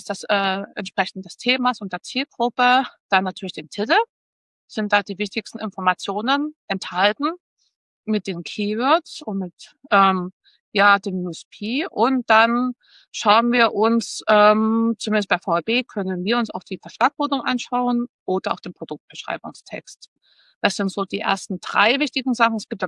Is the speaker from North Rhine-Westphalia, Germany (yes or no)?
no; Dresden, Saxony, Germany; also born or lived in Leipzig; Ich habe jahrelang in Leipzig studiert, jahrelang dort gelebt. Deswegen, ich kenne Leipzig, aber ich bin Dresdnerin durch und durch, deswegen Dresden.